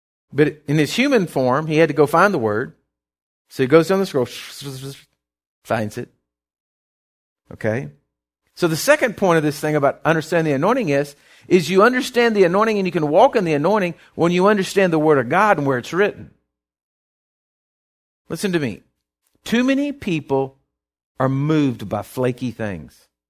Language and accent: English; Sabinal, Texas, United States; When we were raised in Sabinal